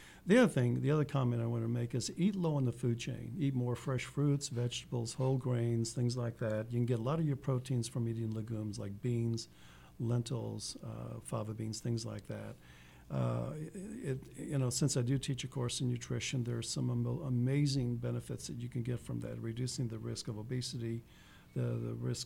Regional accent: Italy; And I'm from Italy myself, and you have a lot of small communities and people within these areas

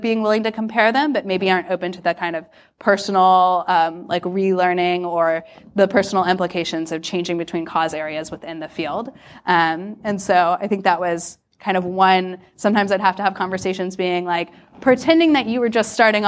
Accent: United States; especially given my nationality as an American

